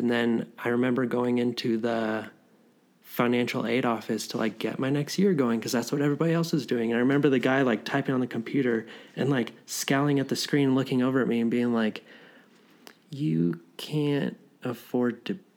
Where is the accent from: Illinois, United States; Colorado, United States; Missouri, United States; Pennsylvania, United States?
Colorado, United States; Denver; I grew up in the Denver area, and in later high school, I was hiking in Boulder a lot.